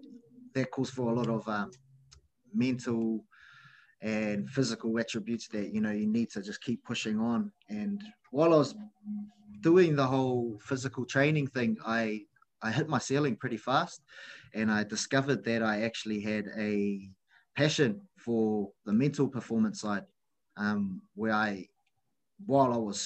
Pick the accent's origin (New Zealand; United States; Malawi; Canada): New Zealand; Auckland; So I grew up in New Zealand on the North Shore of Auckland.